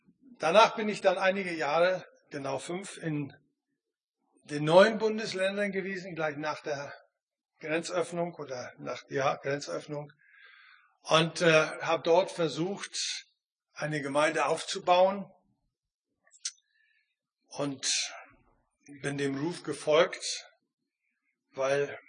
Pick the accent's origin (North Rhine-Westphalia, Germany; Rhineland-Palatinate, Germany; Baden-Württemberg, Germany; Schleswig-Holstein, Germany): Schleswig-Holstein, Germany; Neumünster; Ich bin eigentlich auch Holsteiner. Ich komme aus Neumünster, da bin ich groß geworden, aufgewachsen